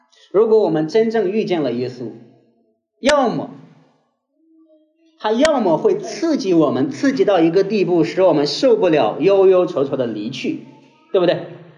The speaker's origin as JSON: {"language": "Chinese", "region": "Shandong", "country": "China", "said": "今天我们中国人、山东人每次讲到圣洁的时候"}